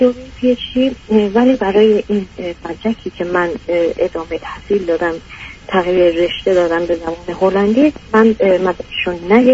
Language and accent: Persian; Iran; moved away as an adult; now in Europe; من تقریبا 26-27 بودم که از ایران اومدیم بیرون.